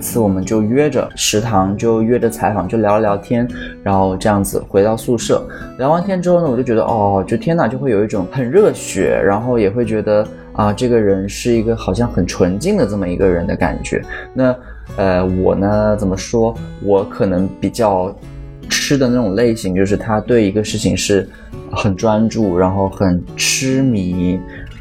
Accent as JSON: {"language": "Chinese", "region": "Guangdong", "country": "China", "said": "比方说可能我是广东人啊"}